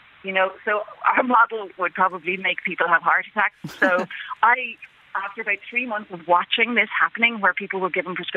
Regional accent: Ireland; Again, being Irish, being European, I have friends, obviously lots of colleagues in Ireland and lots of friends in Italy and friends in Germany.

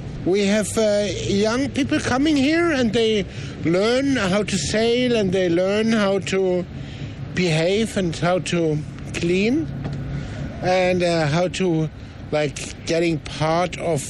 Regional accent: Germany; English is a second language; also born or lived in Switzerland; I'm from Germany, born in Switzerland.

